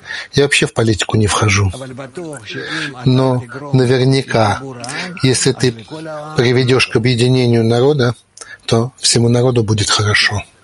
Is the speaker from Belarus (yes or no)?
yes; Belarus; Я родился в Белоруссии, я там рос, я знаю эту страну